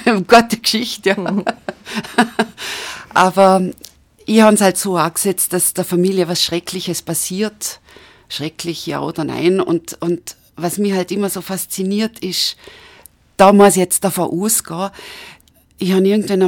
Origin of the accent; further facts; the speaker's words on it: Bludenz, Vorarlberg, Austria; moved away as an adult; also born or lived in Vienna; Ich bin eine blutensgeborene, definierte Montafonerin, die aufgewachsen ist in Bludenz und Montafon und dann halt ja, fast 30 Jahre lang in Wien war.